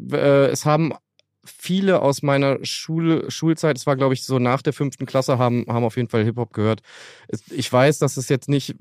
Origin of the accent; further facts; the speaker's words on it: Berlin, Germany; Berlin, Wilmersdorf, Westen.